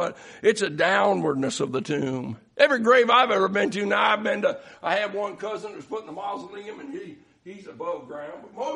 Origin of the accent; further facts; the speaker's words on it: Waldoboro, Maine, United States; born there; I was born in the Waldenboro Hospital on October the 17th, 1964.